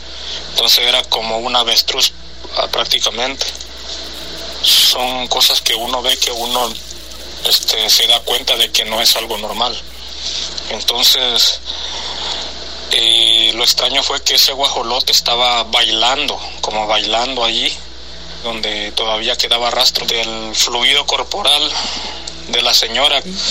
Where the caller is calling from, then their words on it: New Jersey, United States; desde Nueva Jersey.